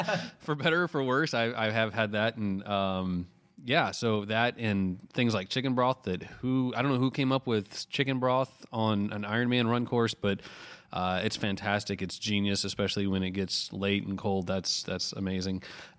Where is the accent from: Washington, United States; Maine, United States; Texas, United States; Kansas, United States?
Texas, United States; And as a Texan, Coke refers to a lot of different things.